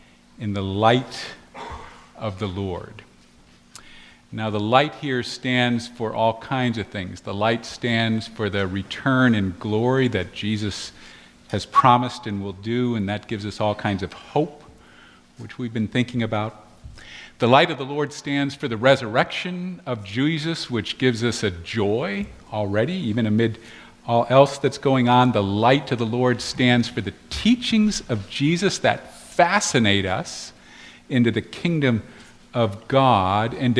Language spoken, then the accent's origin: English; United States; I think I felt just a little bit defensive about being an American.